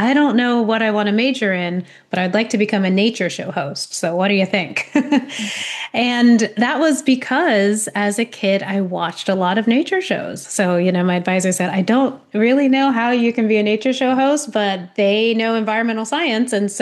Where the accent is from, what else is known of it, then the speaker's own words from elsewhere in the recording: San Francisco, California, United States; I grew up in a coastal place. I was born in San Francisco. And so there is a lot of ocean all around that city. However, as an urban kid, we didn't venture to the coastline.